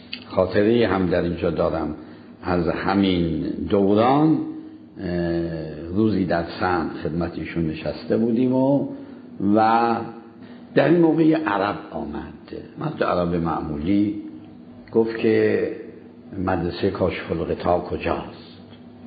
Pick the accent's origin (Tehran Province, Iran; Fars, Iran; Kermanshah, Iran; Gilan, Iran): Fars, Iran; Shiraz; وقتی من از شیراز آمدم به قم، خودم رو در یه محیط کاملا نو و تازه و جدیدی دیدم